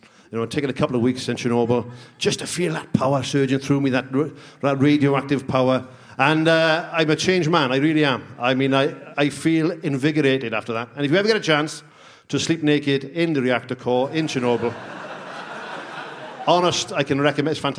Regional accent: Russia; I was raised in Russia, so for me it was like, you know, I was suckled by a she-wolf in the Siberian mountains.

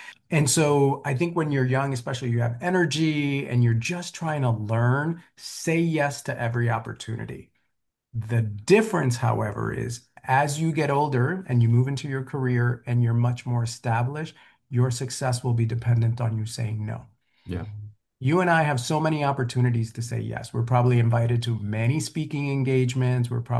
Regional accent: New York City, New York, United States; you know, I grew up in the South Bronx. We don't hike. That's not a thing that happens in the South Bronx.

